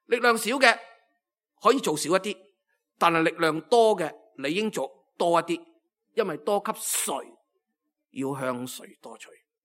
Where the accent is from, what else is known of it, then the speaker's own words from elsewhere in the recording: Guangdong, China; 我哋广东人就最容易啦，明白嘅系嘛？